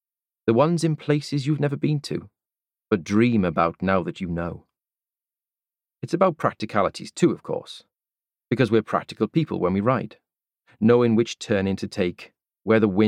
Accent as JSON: {"language": "English", "town": "Cardiff", "region": "Wales", "country": "United Kingdom", "tie": "born or raised there", "said": "That's what it's like when I ride out of my hometown of Cardiff into the lanes of the Vale of Glamorgan."}